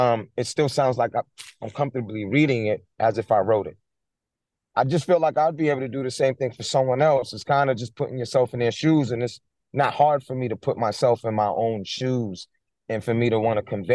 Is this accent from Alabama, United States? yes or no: no; Roxbury, Massachusetts, United States; I'm from Roxbury, Massachusetts.